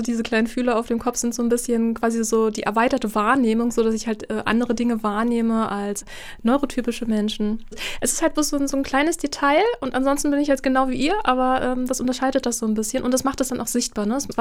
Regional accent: Berlin, Germany; Also ich bin auch in Berlin-Neukölln zur Schule gegangen.

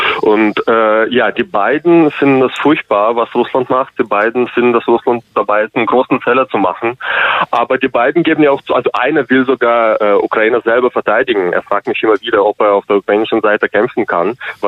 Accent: Germany; ich bin in Deutschland zur Schule gegangen und ich habe Geschichtsunterricht gehabt

